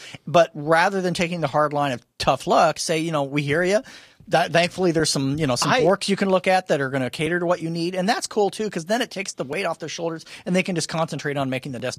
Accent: Missouri, United States; Like I said, I'm from Missouri.

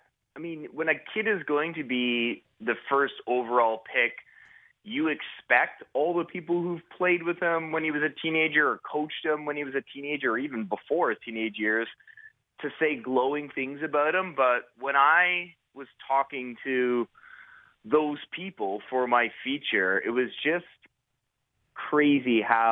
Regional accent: Illinois, United States; you think my brother and my sister and I had people like this coaching us when we were growing up in Illinois?

